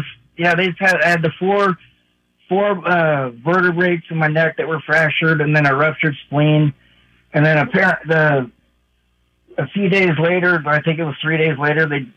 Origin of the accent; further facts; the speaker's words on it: California, United States; now in Needles, United States; I'm from Orange County, California.